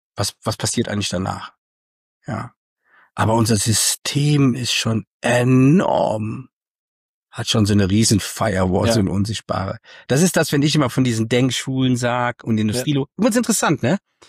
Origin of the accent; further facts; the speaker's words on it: Germany; warum tun wir uns als Deutsche so schwer? Und das, glaube ich, ist einfach eine Anlage, eine Fähigkeit, die wir als Deutschen haben.